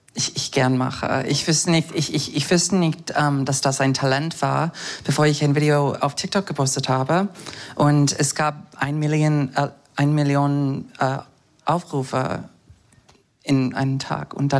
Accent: United States; German is a second language; Und ich komme aus den USA ursprünglich

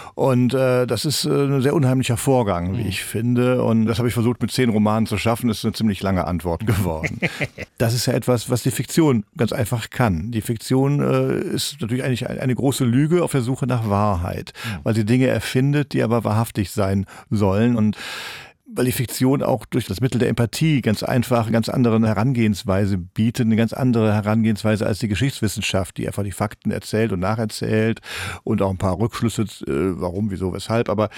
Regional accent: Rhineland, Germany; das sind nicht alles Arschlöcher, ich bin auch Rheinländer.

